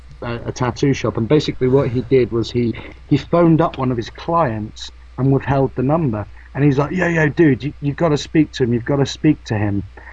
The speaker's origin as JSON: {"language": "English", "region": "South East England", "country": "United Kingdom", "said": "Oh, but I'm not a Cockney. I'm from the south of England. I'm by the beaches and stuff."}